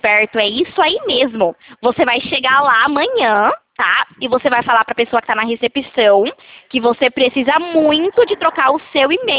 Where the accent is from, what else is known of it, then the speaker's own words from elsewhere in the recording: Itatiba, São Paulo, Brazil; Eu sou daqui de São Paulo, de Itatiba.